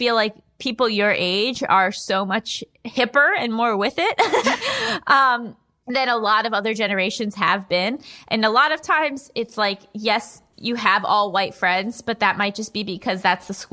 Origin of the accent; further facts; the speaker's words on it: Seattle, Washington, United States; For some context, I was born and raised in Seattle.